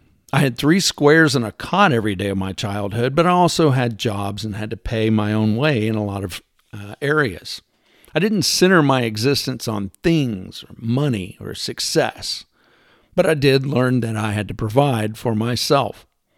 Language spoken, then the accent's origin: English; Texas, United States; Next, I'll talk about my favorite subject, being a Texan.